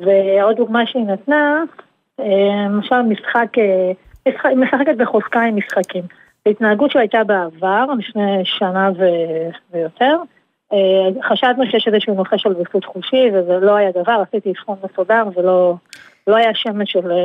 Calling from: North, Israel; אני מצפון הארץ

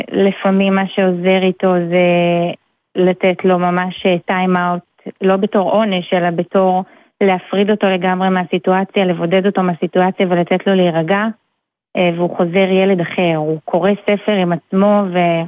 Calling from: West Coast, United States; יש לי קול שקט, כי אני מדברת מארצות הברית, ואצלנו לילה

